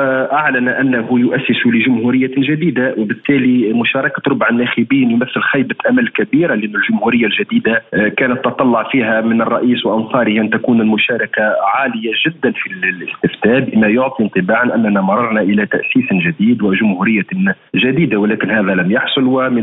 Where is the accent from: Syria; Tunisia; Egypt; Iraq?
Tunisia; لأن بلدنا تونس في مرحلة انتقال ديمقراطي